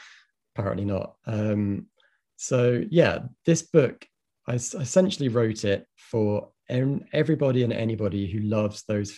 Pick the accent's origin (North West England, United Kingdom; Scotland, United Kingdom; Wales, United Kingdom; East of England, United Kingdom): East of England, United Kingdom; It's like a tiny independent store in my hometown in the middle of nowhere in Suffolk.